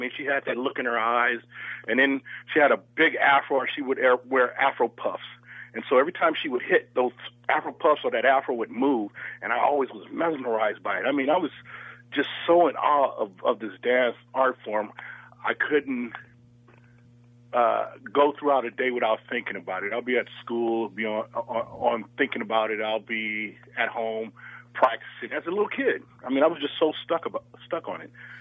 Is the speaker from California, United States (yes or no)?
yes; Oakland, California, United States; I was born in Oakland at Highland Hospital because it was a county hospital, and my mother moved, I think it was after my third year, moved to Oakland.